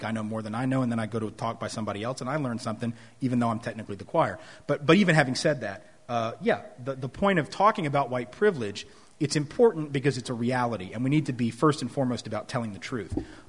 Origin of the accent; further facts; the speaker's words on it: the South, United States; I will say, you know, I'm from the South, and I've been around a lot of choirs